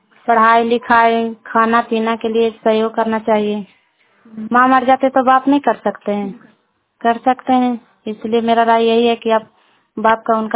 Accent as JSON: {"language": "Hindi", "town": "Chandi", "region": "Bihar", "country": "India", "said": "मैं चंडी ब्लॉक से हूँ, मैं जिला ललंदा बिहार राज्य का हूँ।"}